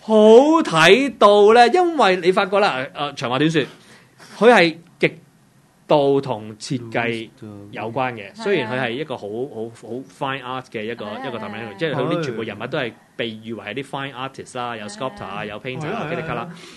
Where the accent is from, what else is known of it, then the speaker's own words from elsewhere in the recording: Hong Kong; 咁近呢幾年對我哋香港人嚟講咧，就更加有一個深切嘅體會啦